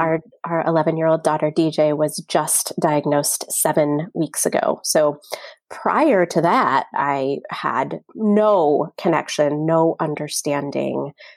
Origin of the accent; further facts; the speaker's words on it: California, United States; now in Portland, United States; I'm formerly from the Bay Area of California, but we've been living in gloomy Portland, Oregon for the past 5 years.